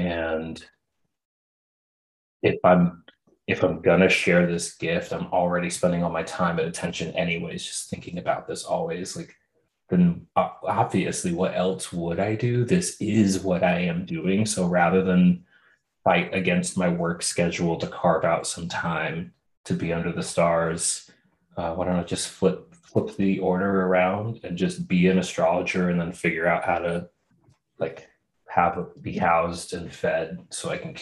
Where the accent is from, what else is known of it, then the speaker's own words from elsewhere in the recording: Pacific Northwest, United States; I grew up in the Pacific Northwest, so there's not a lot of like no tent fully outside, that type of camping